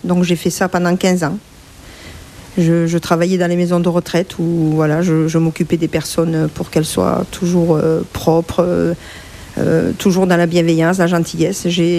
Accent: Perpignan, Occitanie, France; Je suis originaire des Pyrénées-Orientales dans le 66. Je suis née donc à Perpignan. J'ai vécu dans une ferme qui s'appelait le Masphage. Je suis issue d'une famille d'ouvriers. Mon père travaillait dans les vignes et ma mère ne travaillait pas.

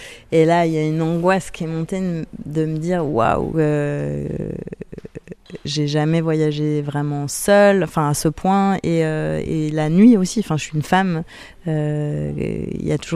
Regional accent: France; born there; Et je suis née en France et je connaissais pas bien les régions.

